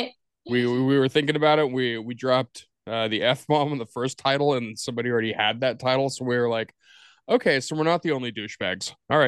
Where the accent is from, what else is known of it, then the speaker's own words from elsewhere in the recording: Pacific Northwest, United States; I actually grew up in the Pacific Northwest, mm-hmm. Seattle, Portland area. I have quite the auspicious beginning. I was born homeless in Portland, Oregon.